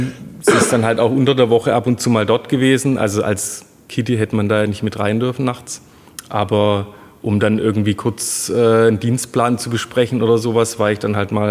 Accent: Heilbronn, Baden-Württemberg, Germany; bin geboren und aufgewachsen in Heilbronn

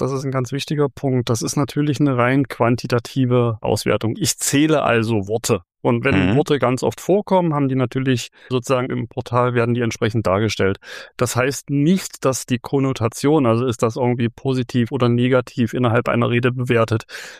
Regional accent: Halle, Saxony-Anhalt, Germany; born there; Ja, ich bin Hallenser, gebürtiger Hallenser, lebe auch noch hier. Ich bin auch totaler Lokalpatriot

